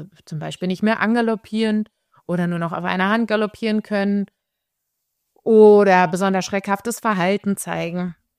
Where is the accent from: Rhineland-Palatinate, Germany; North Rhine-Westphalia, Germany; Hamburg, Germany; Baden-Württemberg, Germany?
North Rhine-Westphalia, Germany; moved away as an adult; now in Switzerland; Wie man unschwer hören kann, ich bin Deutsche. Ich komme aus dem wunderschönen Pferdeland Westfalen. Ich bin allerdings schon knapp 20 Jahre in der Schweiz. Ich habe in Wien, also in Österreich, studiert 2 Jahre und bin dann nach Bern gegangen als Austauschstudentin